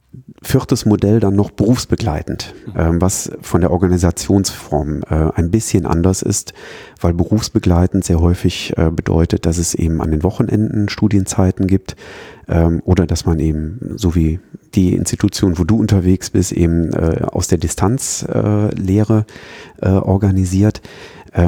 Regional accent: North Rhine-Westphalia, Germany; ich komme ja jetzt aus der Aachener Gegend

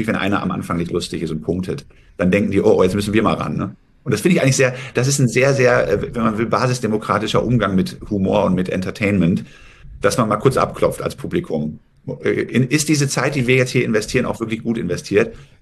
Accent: England, United Kingdom; German is a second language; Und dann habe ich gesagt, ja, England bin ich eigentlich nur.

